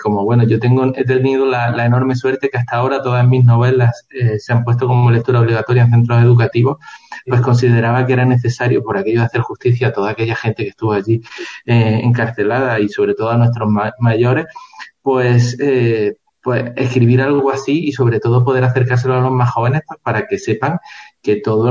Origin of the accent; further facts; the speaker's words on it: Andalusia, Spain; yo soy andaluz, ¿vale? Concretamente de la Sierra de Cádiz, amigo, todo hay que decirlo. Ajá. Y llevo viviendo aquí en Canarias casi 20 años